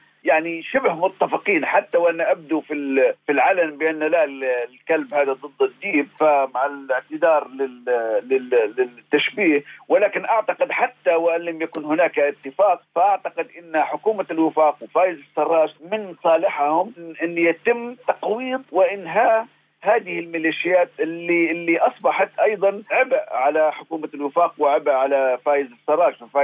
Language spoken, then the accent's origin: Arabic; Libya; نحن صحيح ضعفاء كليبيين، ولكن نعرف تماما ما يدور